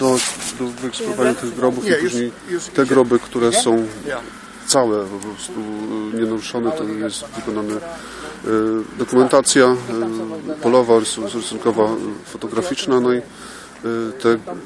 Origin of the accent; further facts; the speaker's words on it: Malbork, Pomeranian Voivodeship, Poland; Jestem z Malborka, ale kończyłem Uniwersytet Mikołaja Kopernika w Toruniu.